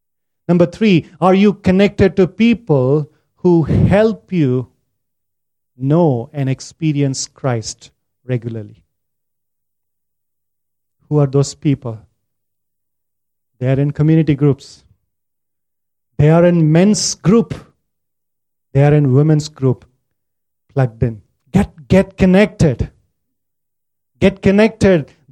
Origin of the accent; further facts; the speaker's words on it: India; Dr. Ashok was a young boy several years ago in my hometown. He studied medicine. In India, if you study medicine, you're one of the top cream of the students from the high school.